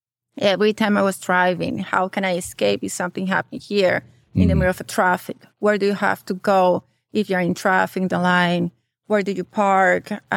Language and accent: English; Venezuela; English is a second language; moved away as an adult; now in United States; I came to Panama, and then I came to the U.S. But when I was there, I grew up in Venezuela. I left when I was 27.